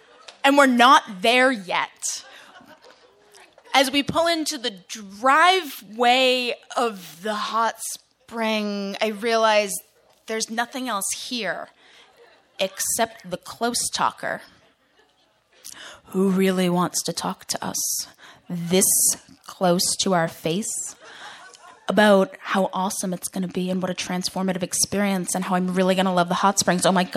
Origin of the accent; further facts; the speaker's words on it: Gloucester, Massachusetts, United States; I grew up in Massachusetts. I grew up in Gloucester, Massachusetts, which is right on the Atlantic Ocean. It's 30 minutes north of Boston.